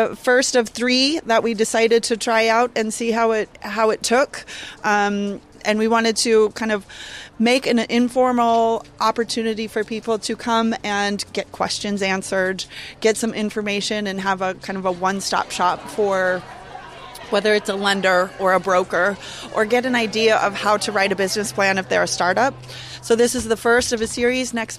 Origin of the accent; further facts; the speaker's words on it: Idaho, United States; now in Alaska, United States; I'm not a native Alaskan. I was born and raised in Idaho. I came up here almost 20 years ago, fell in love with the place, moved up here with a dog and a suitcase